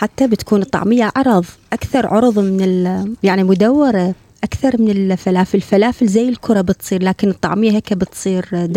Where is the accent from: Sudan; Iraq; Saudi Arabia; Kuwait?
Iraq